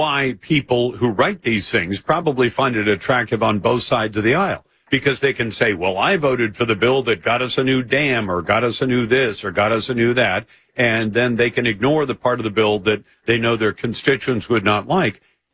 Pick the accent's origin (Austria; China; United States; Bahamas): United States; And frankly, as an American, I don't want to know about Capitol Hill